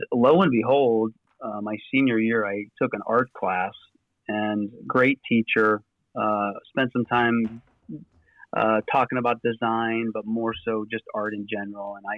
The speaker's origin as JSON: {"language": "English", "town": "Dayton", "region": "Ohio", "country": "United States", "tie": "born or raised there", "said": "going to a graphic design trade school in my hometown in Dayton, Ohio."}